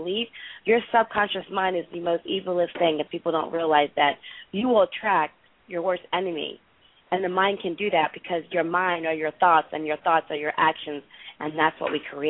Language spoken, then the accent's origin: English; Philadelphia, Pennsylvania, United States; I'm from Philadelphia, okay? I know what our environment is up there. I don't like going home.